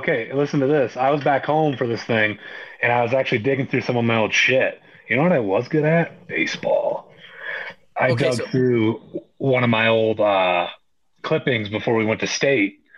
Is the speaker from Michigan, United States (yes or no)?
no; Iowa City, Iowa, United States; growing up, like right outside of Iowa City, growing up in Iowa City till I was in sixth grade, like Iowa football's king.